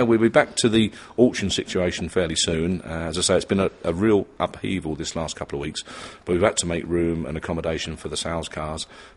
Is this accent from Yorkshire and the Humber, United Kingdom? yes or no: no; Kilburn, London, United Kingdom; born there; also born or lived in Bedfordshire / Yorkshire; I was born in Kilburn in North London, and then moved out to Bedfordshire and up to Yorkshire in 1987.